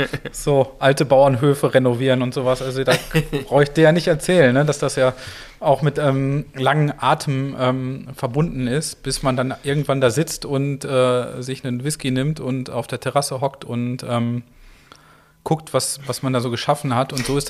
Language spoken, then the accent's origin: German; North Rhine-Westphalia, Germany; Ich komme ja aus dem Ruhrgebiet